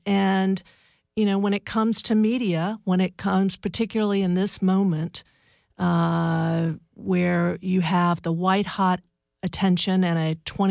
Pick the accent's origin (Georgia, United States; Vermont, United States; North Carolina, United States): North Carolina, United States; Chapel Hill; I grew up in Chapel Hill, a beautiful, wonderful childhood.